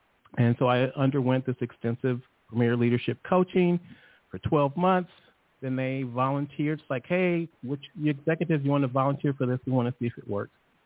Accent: Chicago, Illinois, United States; I'm like, look, I'm from Chicago. We can handle this.

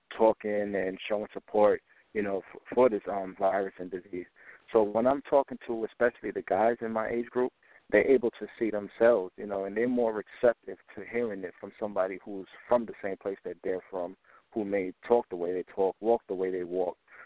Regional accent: Harlem, New York, United States; You know, I'm originally from Harlem, New York, you know, and at that time, growing up in Harlem, it wasn't the easiest thing to do.

